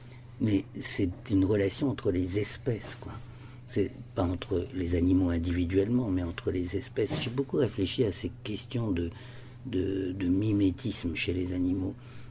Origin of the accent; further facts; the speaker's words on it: Paris, Île-de-France, France; je suis parisien, mais je me perds à Paris